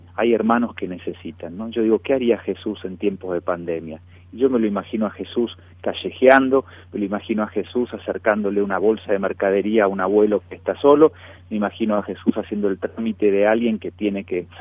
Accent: Argentina

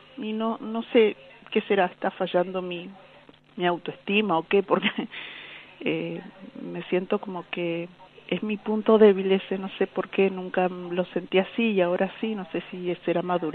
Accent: San Juan, Argentina; now in Buenos Aires, Argentina; de San Juan

